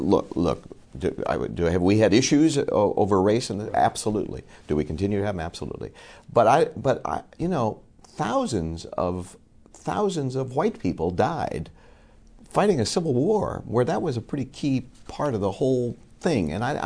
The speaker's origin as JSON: {"language": "English", "town": "Chicago", "region": "Illinois", "country": "United States", "tie": "born or raised there", "said": "I went to a school that was 90% black when I grew up in Chicago, high school. I was the minority kid."}